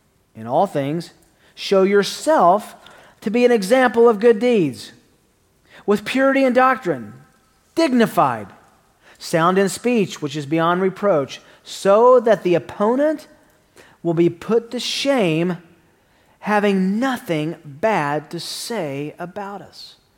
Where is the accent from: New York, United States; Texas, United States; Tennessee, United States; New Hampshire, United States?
Tennessee, United States; Now, I want you to remember, I'm from Tennessee. English is technically my second language, and math is not even on my radar.